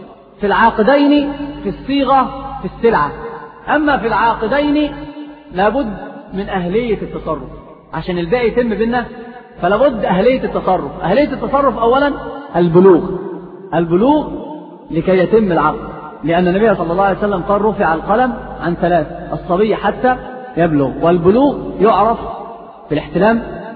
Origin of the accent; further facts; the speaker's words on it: Egypt; في الصعيد عندنا في مصر كثير هذه الأمور